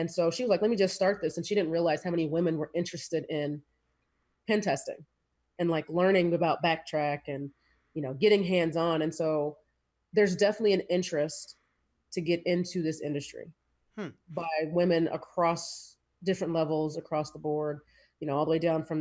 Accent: Virginia, United States; So, I'm from Northern Virginia.

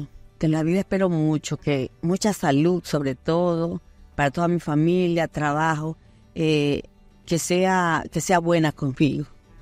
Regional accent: Argentina; moved away; Al principio, cuando recién llegamos de Argentina, pues fuimos a estudiar el arte dramático a la universidad.

